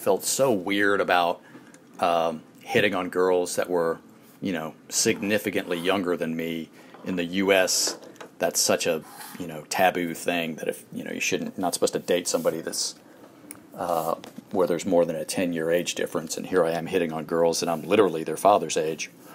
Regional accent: United States; accent: American; As you can tell from my sexy American accent, I am from the U.S. I'm 50 years old.

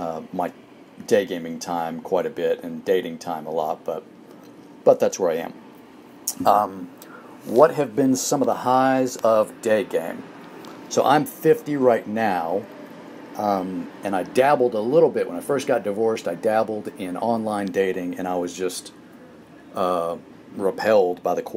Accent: United States; accent: American; As you can tell from my sexy American accent, I am from the U.S. I'm 50 years old.

